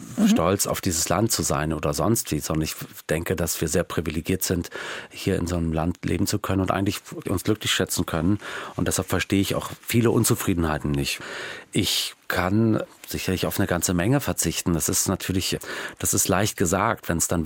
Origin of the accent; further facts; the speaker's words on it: Berlin, Germany; now in Hamburg, Germany; Also ich bin ja Berliner und war mir ganz sicher, dass ich die Stadt, so toll ich die fand, West-Berlin auch nach der Wende, ganz Berlin, halt nie verlassen würde. Und dann bin ich doch nach Hamburg gezogen und lebe da seit über 20 Jahren.